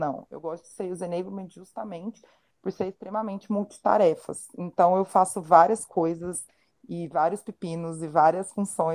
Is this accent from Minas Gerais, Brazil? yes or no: yes; Minas Gerais, Brazil; vim fazer um curso de vendas em São Paulo, eu sou de Minas, né?